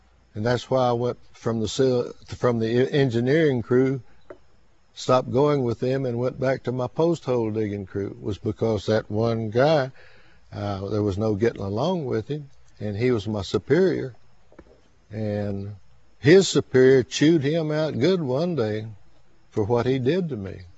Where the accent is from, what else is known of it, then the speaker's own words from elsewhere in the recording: Round Rock, Texas, United States; born there; from my home in Austin to where I was born in Round Rock was 15 miles.